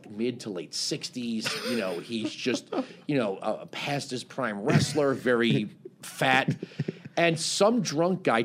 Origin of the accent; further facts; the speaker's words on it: South Carolina, United States; Like, we're from South Carolina.